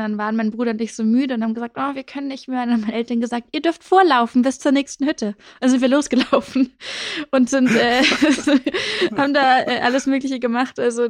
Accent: Hamburg, Germany; also born or lived in England; Also ich bin aufgewachsen in Hamburg, so eher am Stadtrand und da ist wahnsinnig viel Wald in der Nähe.

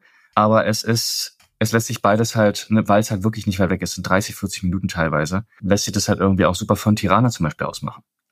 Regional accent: Germany; Es ist ein bisschen gewöhnungsbedürftig, gerade für uns als Deutsche, weil ne, man weiß einfach, wann der Bus fährt oder man weiß es nicht.

